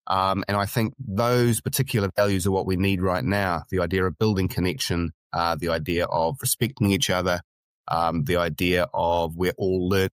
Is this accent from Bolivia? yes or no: no; New Zealand; I'm from Aotearoa, New Zealand